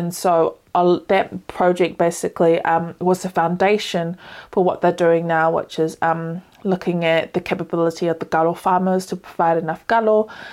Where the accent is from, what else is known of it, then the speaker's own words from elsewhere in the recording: Auckland, New Zealand; And so I'm a New Zealand-born Samoan woman, born and raised in Auckland, raised with a lot of animals.